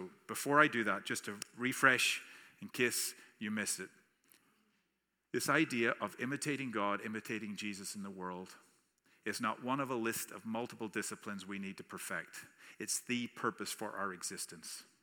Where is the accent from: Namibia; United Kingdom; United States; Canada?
United Kingdom; Northern Ireland; I grew up in Northern Ireland, and I'll come touch on this a little bit later, but I grew up in a church in Northern Ireland, a very divided society.